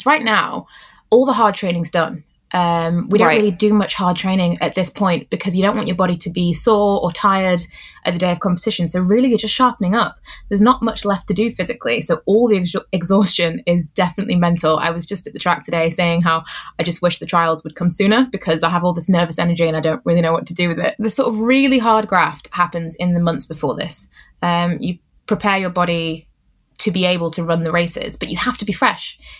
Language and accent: English; Stoke-on-Trent, West Midlands, United Kingdom; So I'm from Stoke-on-Trent, proudly from Stoke. I love being from Stoke. And my parents raised me and my two younger brothers there.